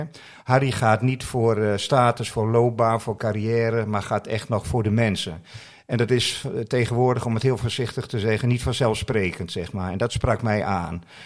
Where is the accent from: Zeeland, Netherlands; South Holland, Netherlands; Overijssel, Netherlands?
Overijssel, Netherlands; Enschede; ik ben in Enschede geboren, naast het Diekmanstadion.